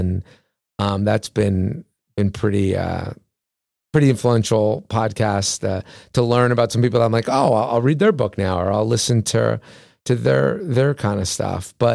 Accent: New Jersey, United States; I grew up in Jersey

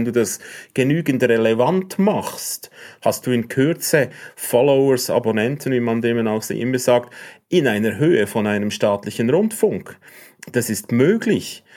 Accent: Switzerland; als Lehrling, wie man bei uns in der Schweiz sagt

